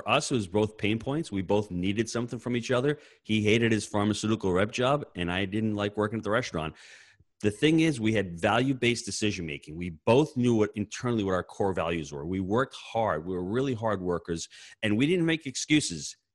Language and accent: English; New York, United States; I'm a New Yorker. New Yorkers don't know anything out of the tri-state area.